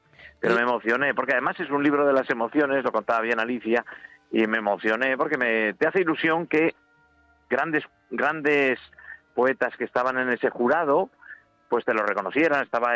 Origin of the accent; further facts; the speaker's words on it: Madrid, Community of Madrid, Spain; como poeta y como madrileño